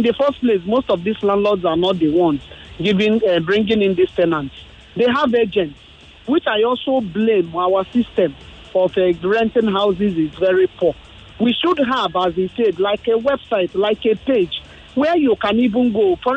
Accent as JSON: {"language": "English", "town": "Enugu", "region": "Enugu State", "country": "Nigeria", "tie": "born or raised there", "said": "I could remember years back growing up in Enugu then."}